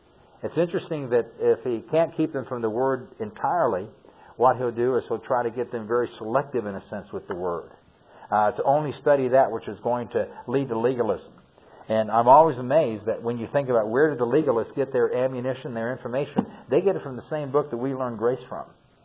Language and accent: English; Southwest, United States; You know, I grew up in the Southwest, and the Hopi Indian Kachinas to me are really fascinating